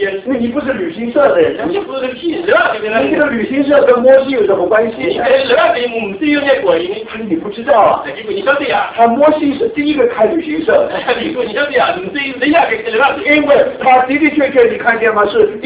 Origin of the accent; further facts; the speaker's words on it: New York, United States; 所以呢，我们从纽约来的人就好像乡下人一样